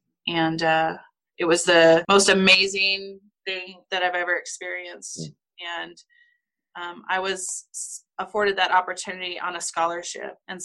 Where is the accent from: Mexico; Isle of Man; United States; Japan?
United States; California; We grew up in California and our summer vacations were in Las Vegas at the Circus Circus.